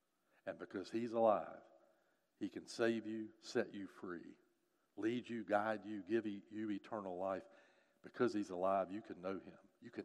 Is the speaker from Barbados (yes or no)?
no; Winston-Salem, North Carolina, United States; When I was a child growing up in Winston-Salem, one of my most vivid memories is my mother scooping up me and my two older brothers